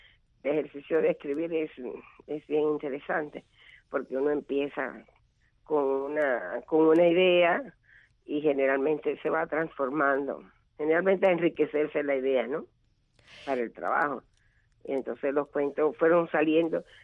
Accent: Guantánamo, Cuba; trabajé en mi pueblo, en Guantánamo, muchos programas de radio

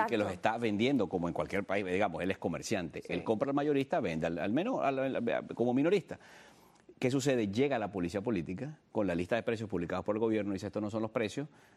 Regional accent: Venezuela; esto lo digo con dolor como venezolano

